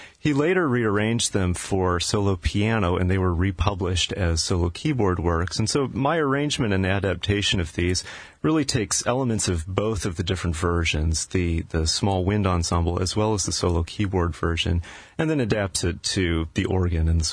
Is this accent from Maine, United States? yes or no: yes; Maine, United States; born there; So I was born in Maine, but both of my parents are from Missouri originally